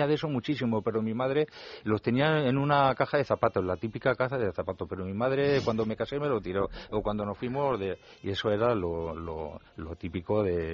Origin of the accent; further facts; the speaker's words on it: Úbeda, Andalusia, Spain; desde que yo era niño, pues siempre me ha gustado el cine, ¿no? Entonces yo recuerdo que yo soy de Úbeda, de la provincia de Jaén, y en los tiempos cuando era pequeño